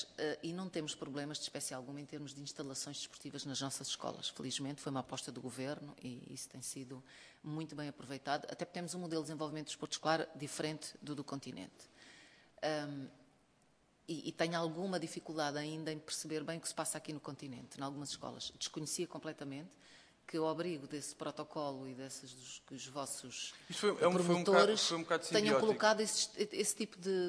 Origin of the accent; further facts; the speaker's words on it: Azores, Portugal; Eu sou dos Açores. Conheço bem a realidade dos Açores.